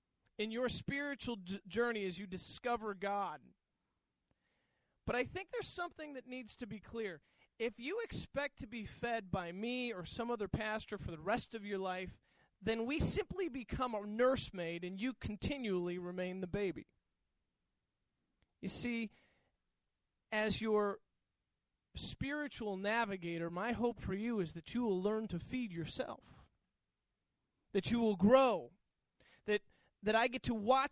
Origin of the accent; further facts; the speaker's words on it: New York, United States; I remember when growing up in New York, my pastor, when I'd been away for some time